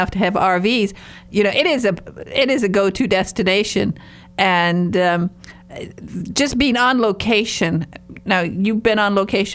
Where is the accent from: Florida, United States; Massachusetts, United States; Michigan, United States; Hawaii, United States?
Michigan, United States; I have a background Finnish American, and I'm from the Northern Michigan, and we talk a little bit funny, or people think we talk a little bit like this